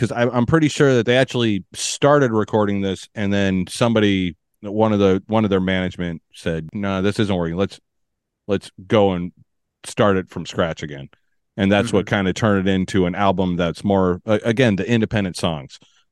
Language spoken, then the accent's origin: English; United States; I mean, we're both American, so we're isolated.